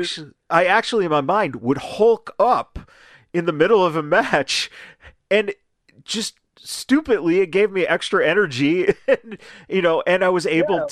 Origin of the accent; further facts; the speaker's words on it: Chicago, Illinois, United States; And one of the coolest things was because I grew up in Chicago.